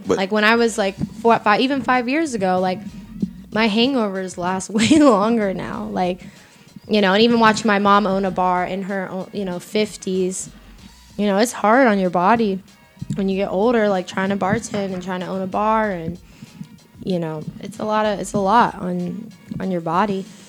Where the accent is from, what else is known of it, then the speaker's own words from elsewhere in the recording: Florida, United States; shout out to Florida. I'm from Florida.